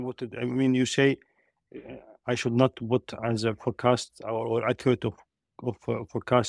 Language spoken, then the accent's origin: English; Saudi Arabia; English is a second language; from Saudi Arabia.